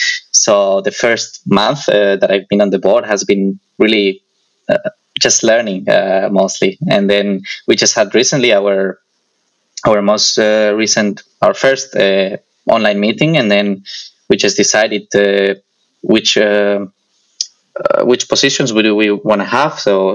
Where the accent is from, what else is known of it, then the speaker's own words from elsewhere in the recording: Spain; I'm from Spain, and Spain doesn't have an organized community.